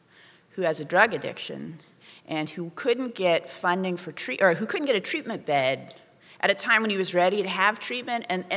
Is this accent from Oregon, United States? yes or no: yes; Oregon, United States; as a kid, I grew up in Southern Oregon. So my family's actually lived in Southern Oregon in the Rogue Valley for six generations.